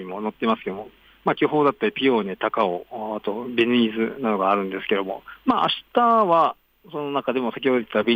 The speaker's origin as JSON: {"language": "Japanese", "region": "Yamanashi", "country": "Japan", "tie": "born or raised there", "said": "まあ、一応地元私山梨なんですけど、"}